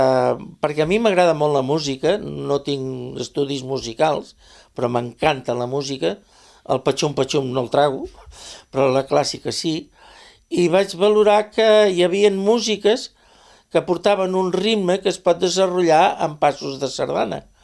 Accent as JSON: {"language": "Catalan", "region": "Catalonia", "country": "Spain", "tie": "born there", "said": "com a català que sóc, perquè he nascut a la Catalunya, és l'essència de la nostra dansa, no?"}